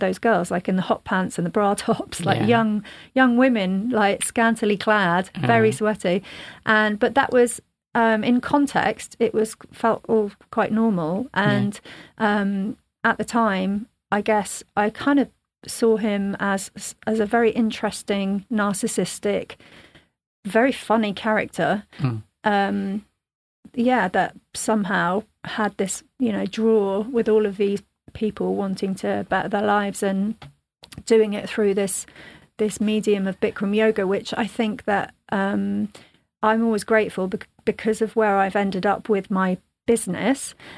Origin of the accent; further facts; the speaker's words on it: Midlands, United Kingdom; But I'm originally from the Midlands, not that you can tell because I don't have the accent, but I could easily slip back into it.